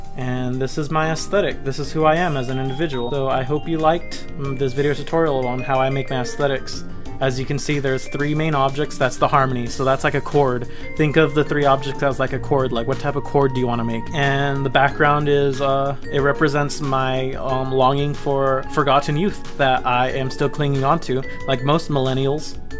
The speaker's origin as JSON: {"language": "English", "country": "United States", "said": "Because as we all know, I am American, and I eat all my feelings away."}